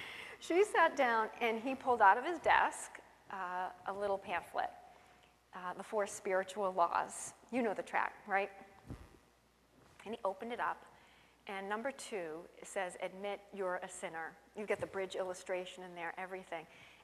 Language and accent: English; West Billerica, Massachusetts, United States; So I grew up in West Billerica on a street called Pequot